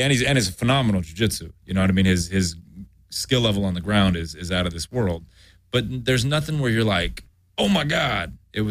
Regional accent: United States; I'm obviously American

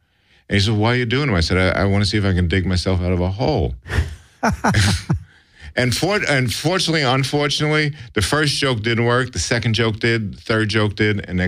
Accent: New York City, New York, United States; I don't know anything about cars. I grew up in New York City.

